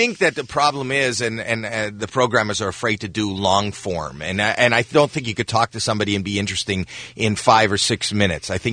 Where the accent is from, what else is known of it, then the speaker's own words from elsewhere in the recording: Toronto, Ontario, Canada; now in United States; it is my hometown.